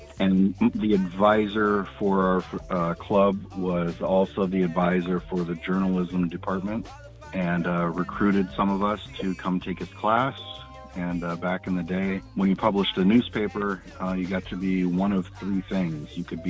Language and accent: English; Long Beach, California, United States; I'm also from Long Beach, so we didn't live too far from each other.